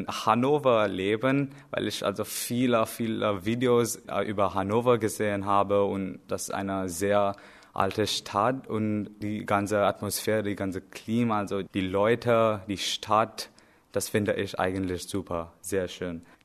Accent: New Delhi, Delhi, India; first language Hindi; German is a second language; Ich komme aus Neu-Delhi, Indien. Ich bin im Jahr 1999 geboren.

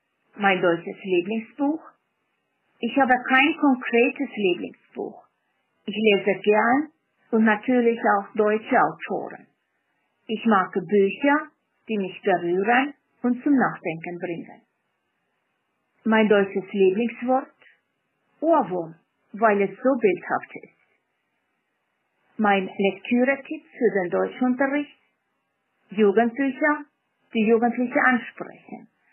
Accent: Estonia; Ich komme aus Estland. Ich bin geboren im Jahr 1962.

